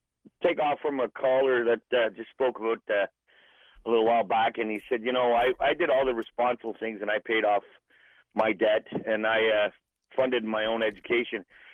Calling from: Canada; I'm calling from Canada, so I'm going to use like

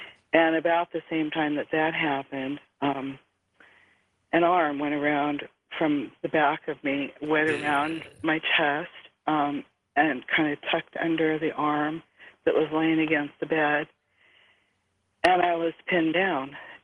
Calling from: Everson, Washington, United States; I'm calling from Everson, Washington.

